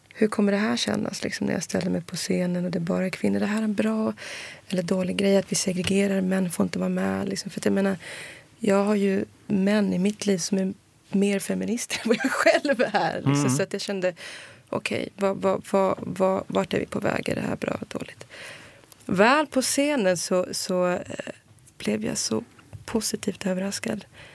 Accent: Morocco; Man tittar man på där jag kommer från som är marokkan

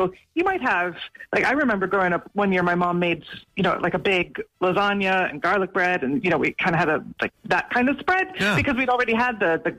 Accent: Chicago, Illinois, United States; now in Ireland; So I'm from the Chicago area, just north of Chicago.

